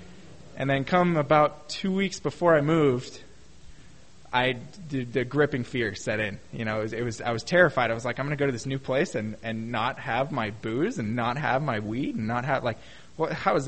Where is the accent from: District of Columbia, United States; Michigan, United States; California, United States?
California, United States; Redding; I grew up in Redding in Northern California